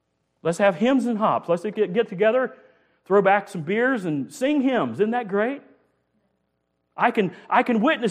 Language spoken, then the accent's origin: English; Greenville, United States; and I was raised here in Greenville. I've seen how it's changed.